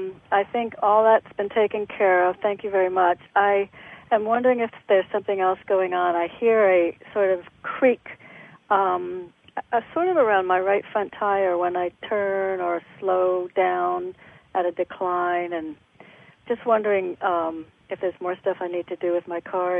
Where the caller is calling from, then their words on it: Connecticut, United States; in Connecticut.